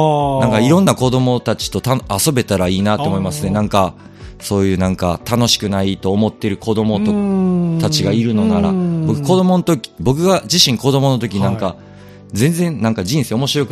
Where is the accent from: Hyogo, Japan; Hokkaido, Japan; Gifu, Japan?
Hyogo, Japan; Takarazuka; also born or lived in Sanda / Osaka / Kawanishi; 僕は、 生まれはサンダなんですけど、はい、物心ついた時は宝塚に住んでました。